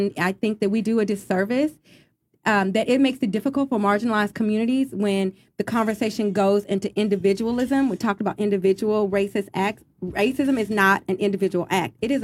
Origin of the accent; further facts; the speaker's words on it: Texas, United States; I, too, am a Southern girl. I grew up in Texas. I spent time in a number of other states, but... I grew up here